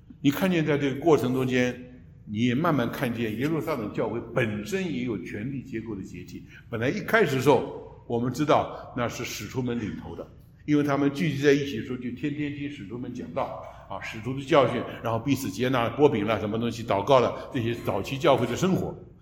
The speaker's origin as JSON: {"language": "Chinese", "country": "China", "said": "我们中国人有说仙女下凡这些话嘛"}